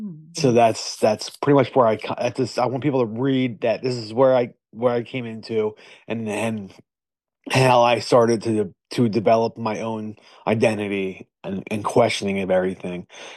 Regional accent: Philadelphia, Pennsylvania, United States; I grew up in the Kensington section of Philadelphia that's known for crime and drug abuse and poverty. I live now in the suburbs with my wife

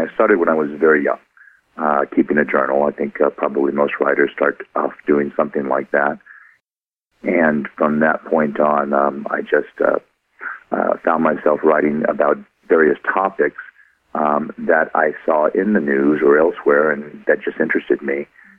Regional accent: Austin, Texas, United States; born there; also born or lived in Philadelphia / San Francisco / Michigan / Louisiana; Well, I was born in Austin, Texas, but have lived in many parts of the country, including Philadelphia, San Francisco, Michigan, Louisiana, New Orleans, and various areas.

